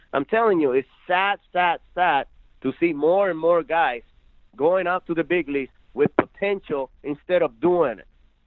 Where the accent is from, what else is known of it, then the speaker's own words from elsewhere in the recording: Puerto Rico; I say Puerto Rico because that's where I'm from.